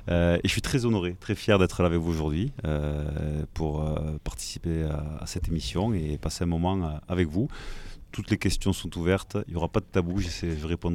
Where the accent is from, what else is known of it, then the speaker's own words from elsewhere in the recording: Albi, Occitanie, France; je suis natif de la ville d'Albi, dans le Tarn